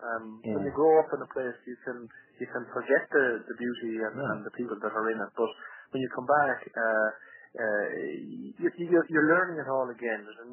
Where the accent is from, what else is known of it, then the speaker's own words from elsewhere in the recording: Longford, County Longford, Ireland; And the community in Longford welcomed me again, as did, as Irish people do with people who return.